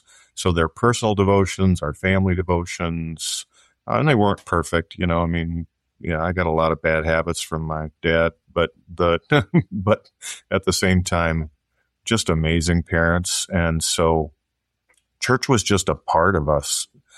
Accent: South Dakota, United States; also born or lived in Sioux Falls, United States / Overland Park, United States / Wichita, United States / Nashville, United States; Well, I would say South Dakota would kind of be the primary. I was born in Sioux Falls, but then Dad moved with Mobil Oil.

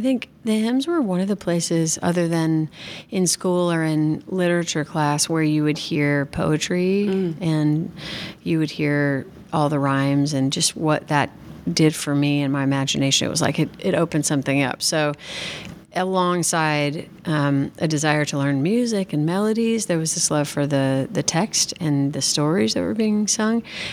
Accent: St. Louis, Missouri, United States; Yeah, I grew up in St. Louis also, which lots of different churches

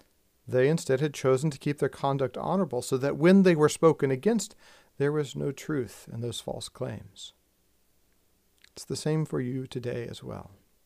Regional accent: Texas, United States; And let me tell you, I'm a Texan. This is hard for me to say.

